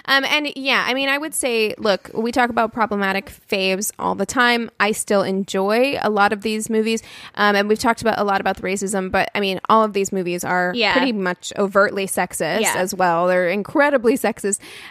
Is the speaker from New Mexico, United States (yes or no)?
yes; Albuquerque, New Mexico, United States; born there; I was born in Albuquerque, New Mexico.